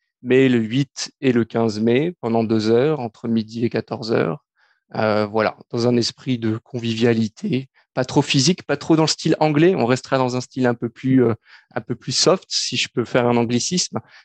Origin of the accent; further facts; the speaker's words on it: France; now in Canada; en tant que Français, en tout cas le foot est tellement populaire pour nous dans notre pays